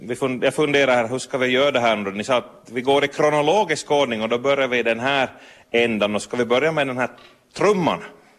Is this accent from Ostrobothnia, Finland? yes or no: yes; Larsmo, Ostrobothnia, Finland; Jag är hem från Larsmo